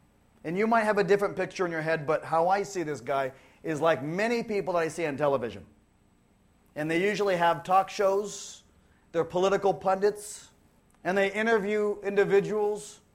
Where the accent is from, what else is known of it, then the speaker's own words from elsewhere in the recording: California, United States; I grew up in Orange County.